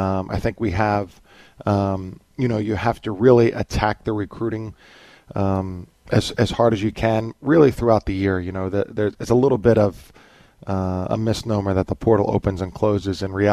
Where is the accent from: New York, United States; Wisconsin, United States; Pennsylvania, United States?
Pennsylvania, United States; Philadelphia; Yeah, so I think I have a pretty good perspective because I grew up in Philadelphia.